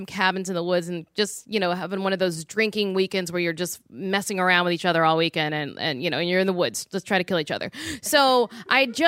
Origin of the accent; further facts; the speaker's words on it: Louisiana, United States; I call my mom in Louisiana. That's a part of why I'm very haunted because I'm from Louisiana.